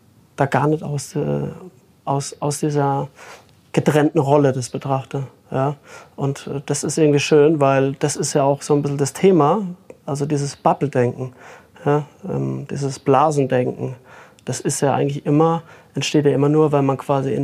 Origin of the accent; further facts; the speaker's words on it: Rhineland-Palatinate, Germany; born there; Und das sage selbst ich als gebürtiger Pfälzer.